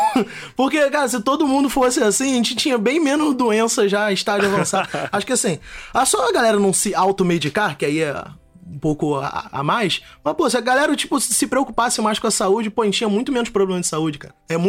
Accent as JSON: {"language": "Portuguese", "region": "Rio de Janeiro", "country": "Brazil", "tie": "born or raised there", "said": "Aqui, nascido e criado aqui no Rio de Janeiro."}